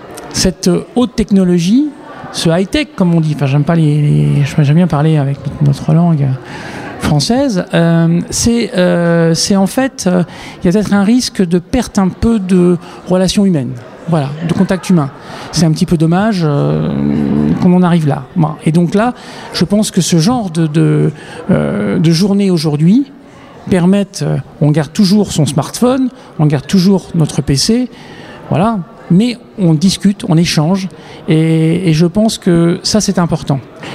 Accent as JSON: {"language": "French", "town": "Verneuil", "region": "Normandy", "country": "France", "tie": "born or raised there", "said": "Et j'ai passé toute mon enfance à Verneuil et j'ai souhaité que m'impliquer pour que les Verneuliens se sentent bien à Verneuil."}